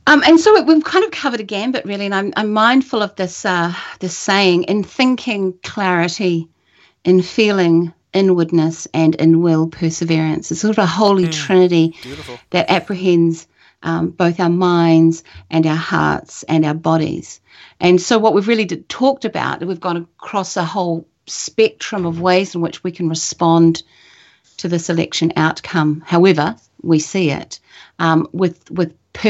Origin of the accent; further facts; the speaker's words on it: New Zealand; That really, really concerns me as a New Zealander.